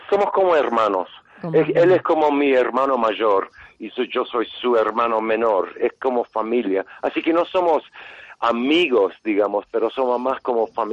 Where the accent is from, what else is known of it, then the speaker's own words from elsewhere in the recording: Argentina; yo soy de Argentina.